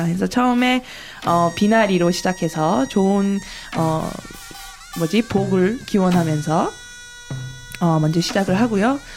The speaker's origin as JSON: {"language": "Korean", "country": "South Korea", "said": "한국인으로서 내가 가르쳐 줄게"}